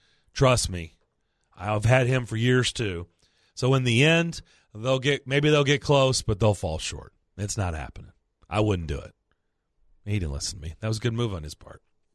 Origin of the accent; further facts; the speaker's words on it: Kentucky, United States; I grew up in Kentucky.